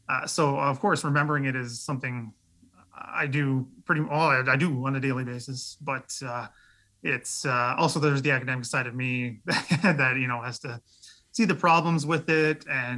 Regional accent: Canada; obviously support Canadian because I am Canadian, work in Canada and everything.

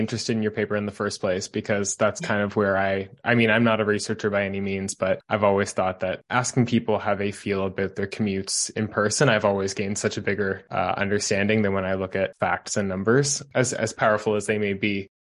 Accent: Canada; also born or lived in Toronto / Vancouver; I'm from Canada and I've lived in Toronto and Vancouver

